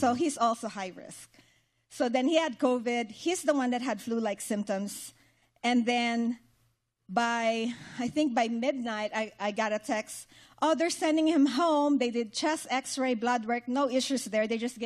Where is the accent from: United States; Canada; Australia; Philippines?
Philippines; you know, I'm Filipina, so Brian can attest to this. The Tagalog word just comes out, you know.